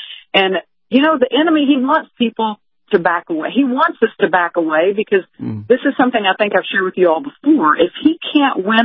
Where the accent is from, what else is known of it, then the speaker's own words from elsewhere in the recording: Deep South, United States; Like when I grew up in the Deep South, if you weren't a Christian, you sure didn't tell anybody about it.